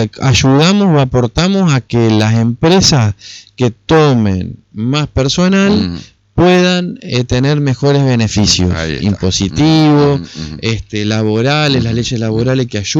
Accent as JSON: {"language": "Spanish", "country": "Argentina", "said": "Yo como argentino te puedo decir"}